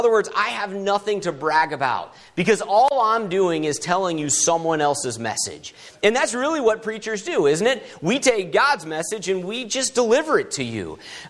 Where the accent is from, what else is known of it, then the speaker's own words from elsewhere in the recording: Florida, United States; now in Sullivan, United States; I come from, originally I'm from Florida, but we've been up in Missouri for 5 years now, and we're down in Sullivan there